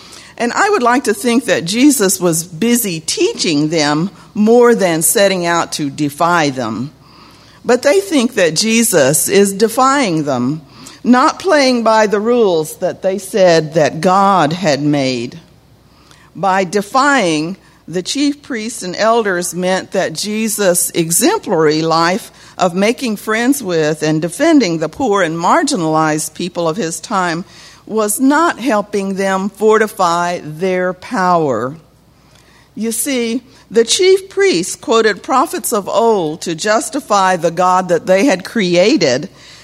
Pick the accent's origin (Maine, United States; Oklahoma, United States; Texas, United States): Oklahoma, United States; I grew up in Oklahoma in the heart of the Muscogee Creek Nation. And so I grew up speaking the language. My family was bilingual.